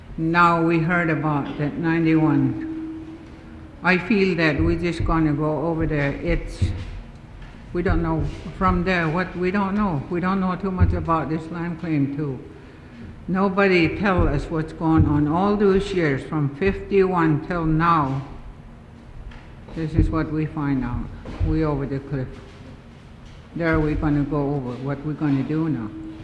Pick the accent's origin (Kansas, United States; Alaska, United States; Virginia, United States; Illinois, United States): Alaska, United States; Chitina; I'm from Chitna, Alaska.